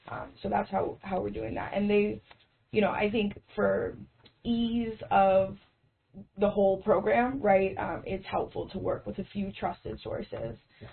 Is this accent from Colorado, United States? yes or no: no; Westchester, New York, United States; now in Kingston, United States; You know, for me, I didn't grow up in Kingston. I grew up in Westchester.